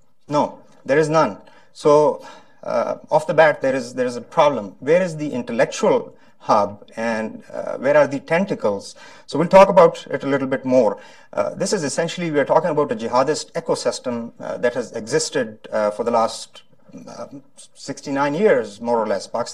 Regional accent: Florida, United States; But first things first, I'm from Florida, and we had a really major disaster in Florida, a major tragedy yesterday.

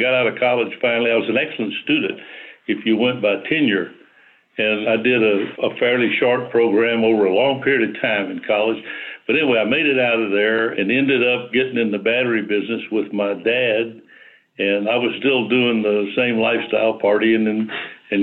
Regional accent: Galveston, Texas, United States; I grew up in Galveston, Texas, and a lot of people don't realize that Galveston was a completely illegal town. I moved there with my folks. I was 5 years old, 1943

